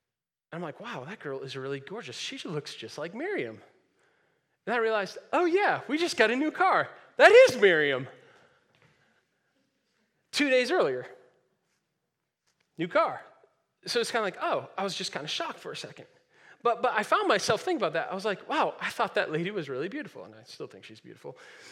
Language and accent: English; New Hampshire, United States; I was from New Hampshire, living in New Hampshire.